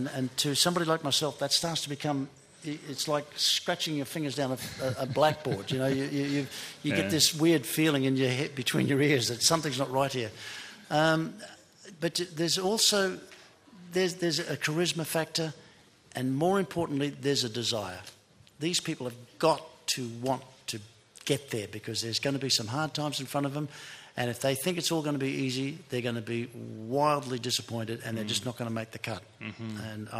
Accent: Brisbane, Queensland, Australia; the most vivid of all lessons that I learnt was one night in Brisbane, my hometown, and we'd been brought home to headline Festival Hall.

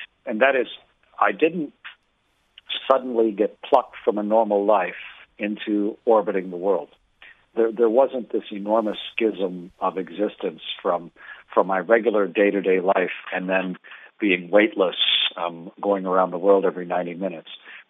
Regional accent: Canada; as a Canadian.

